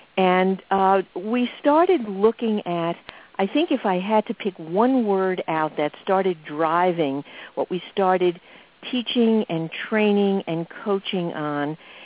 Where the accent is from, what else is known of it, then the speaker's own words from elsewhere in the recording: New York City, New York, United States; now in Dallas, United States; Well, if I have grown up at all, it would have been in New York City. But we moved to Dallas in 1970. So I'm almost more of a Texan than a New Yorker, except for the way I talk.